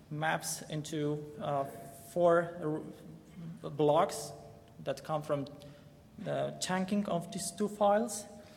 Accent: Poland; I come from Poland.

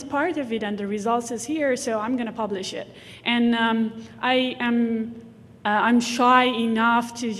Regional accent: Iran; I grew up in Iran

